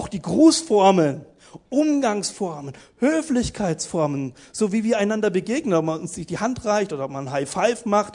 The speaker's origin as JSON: {"language": "German", "country": "Italy", "said": "ich bin ja selber Italiener"}